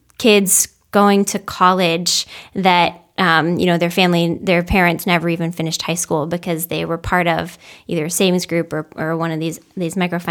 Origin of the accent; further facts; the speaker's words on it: Ohio, United States; I grew up in the Akron Canton area in Ohio.